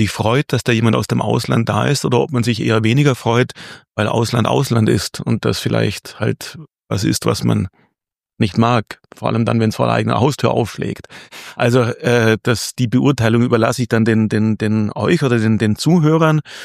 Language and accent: German; Friedrichshafen, Baden-Württemberg, Germany; born there; in meiner Geburtsstadt Friedrichshafen.